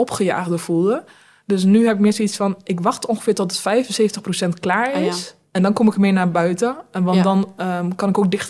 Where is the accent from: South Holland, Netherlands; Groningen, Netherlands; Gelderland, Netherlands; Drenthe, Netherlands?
Drenthe, Netherlands; accent: Drenthe; Maar dat klopt ook, ik woon dichtbij Rotterdam. Maar ik kom natuurlijk uit Drenthe, dat hoort iedereen.